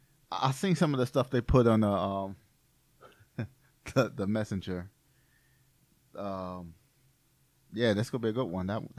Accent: Brooklyn, New York, United States; born there; Yes, I'm legal. I was born in Brooklyn, New York.

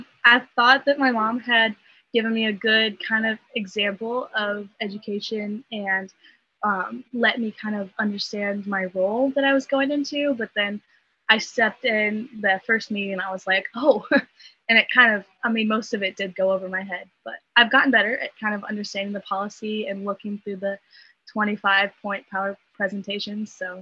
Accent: Iowa, United States; we come from Iowa is a very rural state, and the fact that agriculture is its main production.

